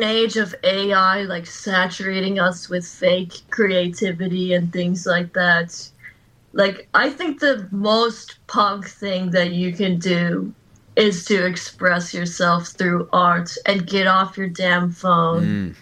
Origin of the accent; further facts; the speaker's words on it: Virginia, United States; So I grew up in Virginia in the US, and there's heaps of like huge tall trees.